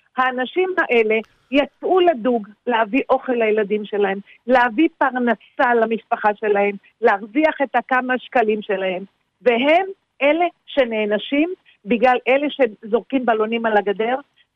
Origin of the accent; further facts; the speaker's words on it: Tiberias, Northern District, Israel; אני מטבריה.